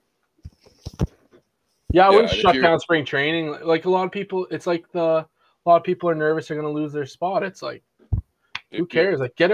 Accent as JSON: {"language": "English", "country": "Canada", "said": "Like, I think as a Canadian, I think we have potential to be a good."}